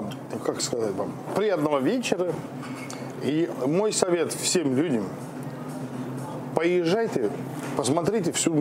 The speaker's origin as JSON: {"language": "Russian", "country": "Finland", "said": "Добрый вечер всем. Я из Финляндии."}